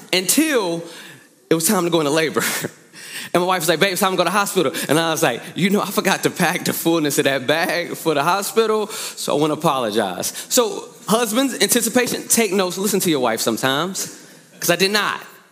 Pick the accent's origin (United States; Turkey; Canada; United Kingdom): United States; Indianapolis, Indiana; So I'm born and raised in Indianapolis, grew up here.